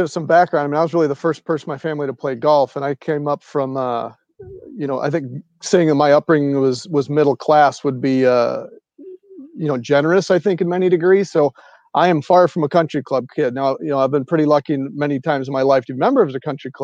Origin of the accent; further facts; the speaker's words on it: Midwest, United States; growing up in the Midwest and, you know, mostly tree line